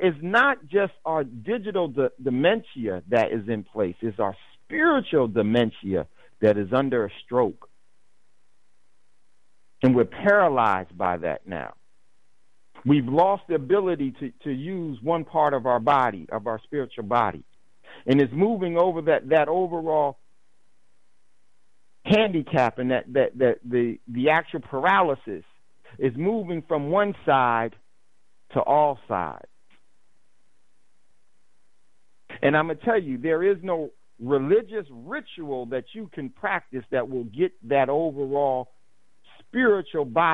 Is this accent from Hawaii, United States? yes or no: no; New Jersey, United States; I grew up in New Jersey. I lived in New Jersey, in northern New Jersey, about 5 miles out of New York City.